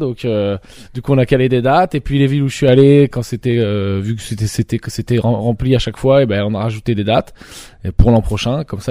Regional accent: Poitiers, Nouvelle-Aquitaine, France; Ouais, je suis de Poitiers, représente le 8-6.

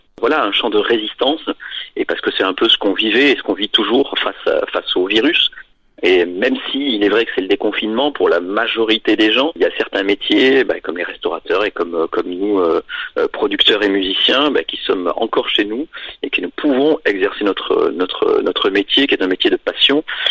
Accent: South, France; puisque moi je viens du Sud aussi

